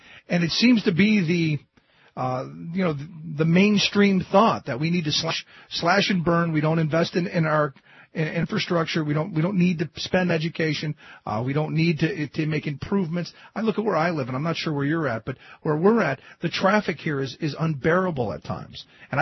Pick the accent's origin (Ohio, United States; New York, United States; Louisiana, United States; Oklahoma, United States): Ohio, United States; I look at my home state of Ohio